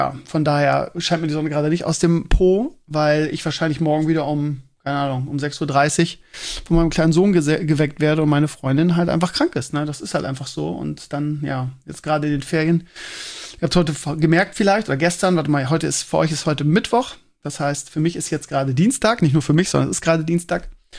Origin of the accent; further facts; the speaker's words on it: Scheeßel, Lower Saxony, Germany; Und in meiner alten Heimat in Schesel auch.